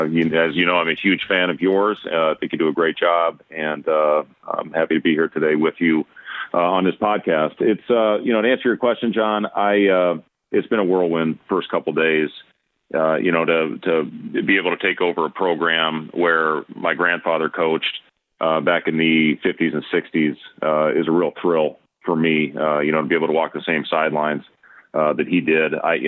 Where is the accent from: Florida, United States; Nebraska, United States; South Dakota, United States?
Nebraska, United States; Lincoln; born there; I was born in Lincoln. My parents both went to the University of Nebraska. My dad got his master's in 69. He got his PhD in 72. And that was the year that I was born here in Lincoln.